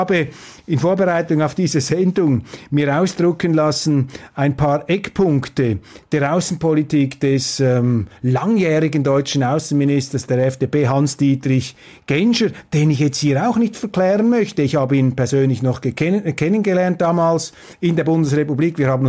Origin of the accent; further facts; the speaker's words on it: Switzerland; ich finde das sehr inspirierend, vor allem als Schweizer, wenn wir sehen, wie wir da auch über den Tisch gezogen werden